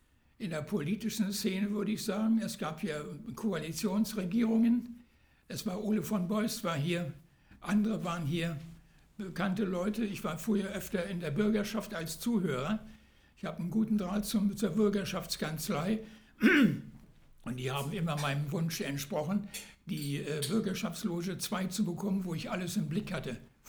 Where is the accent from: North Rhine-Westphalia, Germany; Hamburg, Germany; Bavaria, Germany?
Hamburg, Germany; born there; Ich war natürlich beeindruckt, meine Geburtsstadt wieder zu sehen und zu erleben